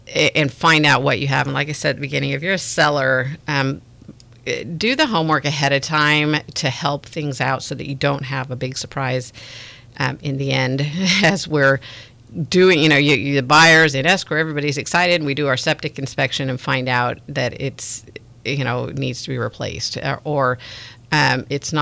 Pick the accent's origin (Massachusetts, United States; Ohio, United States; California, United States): California, United States; we used to go to Stinson Beach because I grew up in Marin